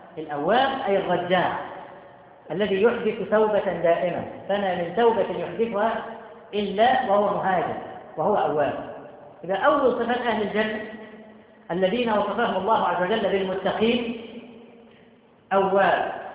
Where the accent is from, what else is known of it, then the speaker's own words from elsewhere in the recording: Cairo, Cairo Governorate, Egypt; عندنا في القاهرة والمدن الكبرى